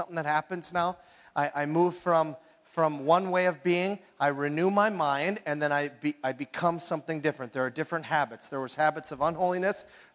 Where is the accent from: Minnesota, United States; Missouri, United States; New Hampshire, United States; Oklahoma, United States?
Minnesota, United States; I'm from the Iron Range. I went to public school.